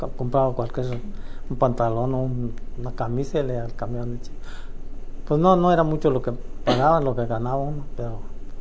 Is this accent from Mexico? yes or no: yes; Mexico; soy mexicano igual que ustedes.